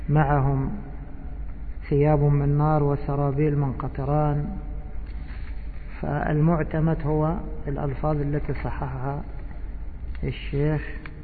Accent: Egypt; عندنا في مصر لا بد من هذا، لا بد من التذكير

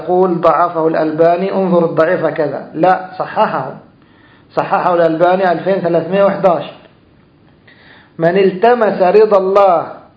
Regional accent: Egypt; الناس عندنا في مصر قديما لما كانوا يرون ثعبانا كبيرا

